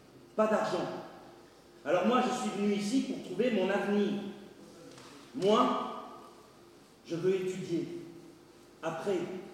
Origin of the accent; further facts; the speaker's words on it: Comoros; born there; French is a second language; J'ai 17 ans. Je suis né aux Comores.